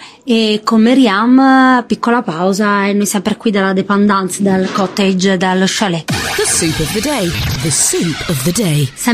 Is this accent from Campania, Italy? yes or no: no; Turin, Piedmont, Italy; Ma io vengo da Torino.